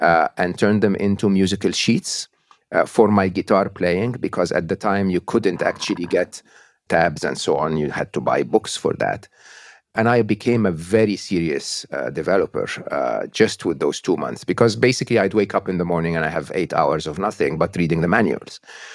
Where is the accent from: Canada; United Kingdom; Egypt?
Egypt; English is a second language; I was born and raised in Egypt, public school, public university in Egypt.